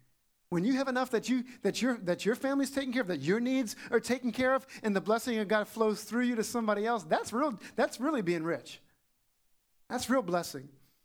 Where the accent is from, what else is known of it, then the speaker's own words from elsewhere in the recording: Louisiana, United States; I'm telling you, I'm from South Louisiana. I grew up with swamps all around me.